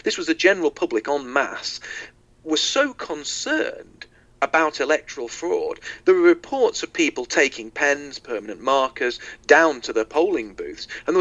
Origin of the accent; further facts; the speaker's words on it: United Kingdom; because obviously I'm from Britain.